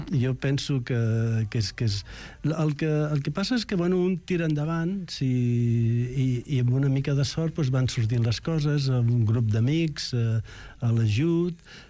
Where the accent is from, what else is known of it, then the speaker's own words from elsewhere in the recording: Barcelona, Catalonia, Spain; moved away; also born or lived in Paris / New York; Jo vaig créixer a Barcelona, però des del 80 que ja no visc aquí. Primer vaig passar per París, vaig estar 3 anys a París, i després vaig anar a Nova York amb la idea de quedar-m'hi 1 o 2 anys